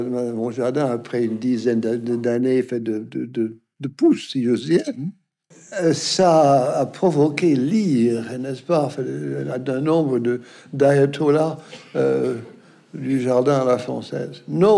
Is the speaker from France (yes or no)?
no; United States; Enfin, moi, je suis un Américain.